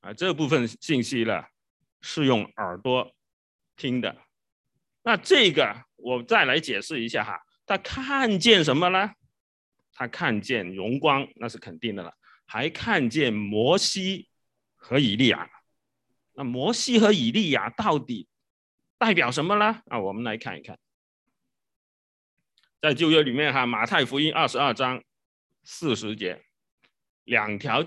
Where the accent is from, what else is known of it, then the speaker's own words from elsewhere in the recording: China; 我们中国人的文化是吃的文化哈，我们的中餐馆到处都是人家很多 很喜欢吃我们的东西。